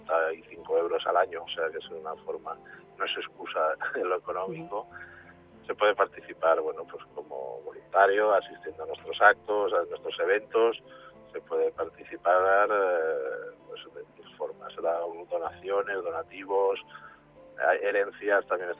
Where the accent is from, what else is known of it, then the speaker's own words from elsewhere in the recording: Valencia, Valencian Community, Spain; mi tierra de nadie no deja de ser mi ciudad, ¿no? Que es Valencia, que es donde tengo todo lo mío, ¿no?